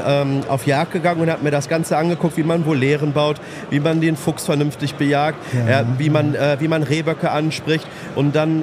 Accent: Dortmund, North Rhine-Westphalia, Germany; ich komm ja hier aus Dortmund

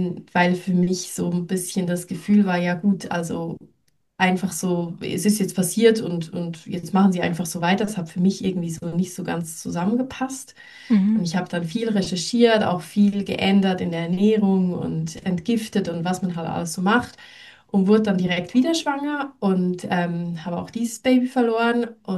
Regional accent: Switzerland; ich komme aus der Schweiz

